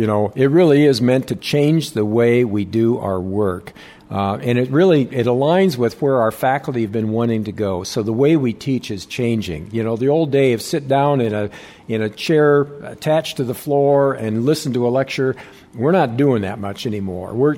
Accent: Iowa, United States; also born or lived in Michigan; You know, I come from Iowa, in Michigan

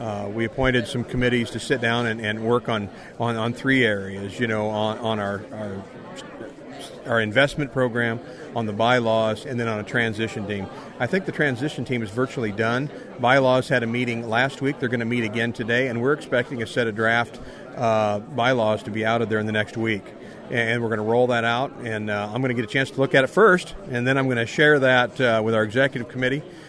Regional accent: Illinois, United States; I mean, I'm from a corn state. I'm from Illinois.

